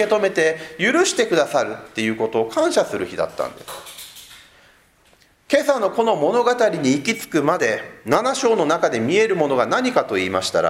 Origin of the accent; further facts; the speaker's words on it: Fukuoka, Japan; 私ね、育ちは福岡市なんですよ。で、福岡市ってね、水が結構不足しがちな土地なんです。